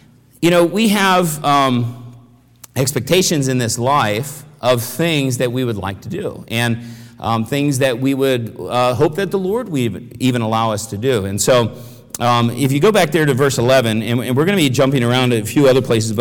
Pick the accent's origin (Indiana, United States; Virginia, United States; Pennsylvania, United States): Virginia, United States; Arlington; But I was from Arlington. Now, Arlington, we probably had 40, 50 kids to choose from.